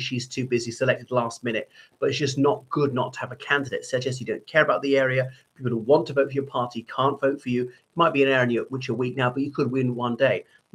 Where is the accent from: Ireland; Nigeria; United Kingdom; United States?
Ireland; from Ireland.